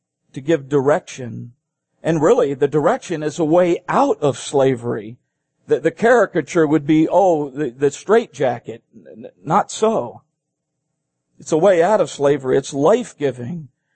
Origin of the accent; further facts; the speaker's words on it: Philippines; Where I grew up in the Philippine Islands, we played basketball all the time.